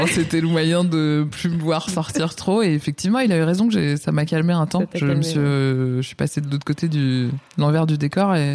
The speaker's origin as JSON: {"language": "French", "country": "France", "said": "Je suis pas parisienne, c'est ouais. important, je crois. Ouais. Je suis une provinciale et fière de l'être."}